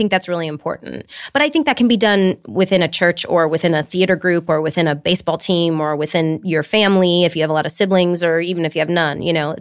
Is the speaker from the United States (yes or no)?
yes; Detroit, Michigan, United States; Yes, the way I was raised. I mean, I grew up in Detroit.